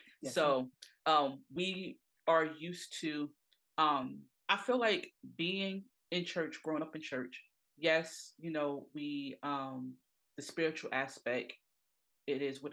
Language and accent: English; New York, United States; now in Maryland, United States; I'm from originally from New York. I currently, you know, reside in Maryland.